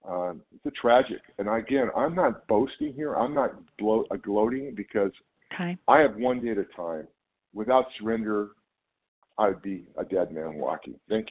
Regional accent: California, United States; I'm from California.

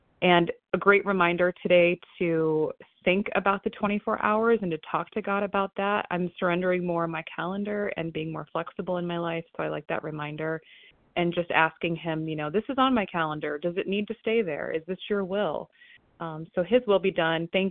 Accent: Ohio, United States; I'm from Ohio.

